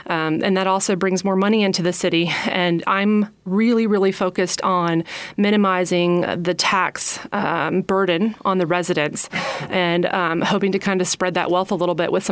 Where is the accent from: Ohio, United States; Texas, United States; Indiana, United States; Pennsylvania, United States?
Ohio, United States; moved away as an adult; I moved here about 16 years ago. I was born and raised in Ohio, and my grandparents and other family members lived here.